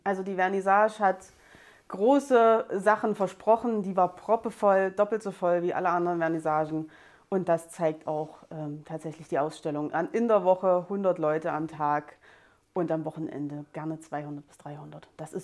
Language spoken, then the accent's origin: German; Apolda, Thuringia, Germany; ich bin aus Apolda, ich kenne das, bin 36, das heißt, ich bin mit dem Kunsthaus aufgewachsen